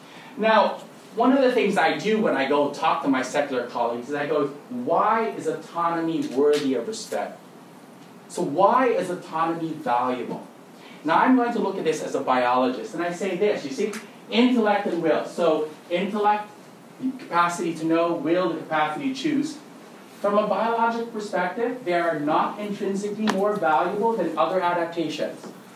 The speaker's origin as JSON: {"language": "English", "country": "Thailand", "tie": "born or raised there", "said": "I grew up in Thailand, and this is something that I discovered because it's a non-Christian culture."}